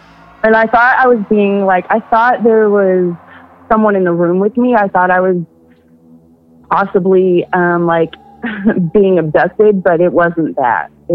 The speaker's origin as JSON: {"language": "English", "region": "Tennessee", "country": "United States", "said": "I'm from Tennessee."}